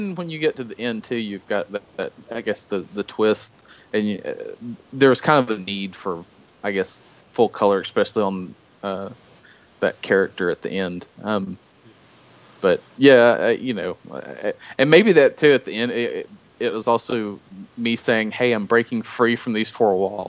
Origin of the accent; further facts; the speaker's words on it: North Carolina, United States; now in Bristol, United States; we both live, you know, around Bristol, Tennessee, but I'm actually from North Carolina, so I've moved up here